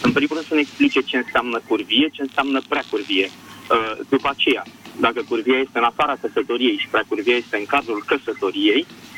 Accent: Bucharest, Romania; sunt din București.

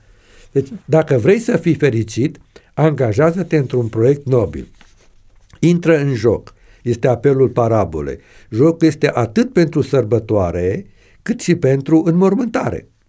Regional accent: Romania; de care sunt mândru, pentru că sunt român

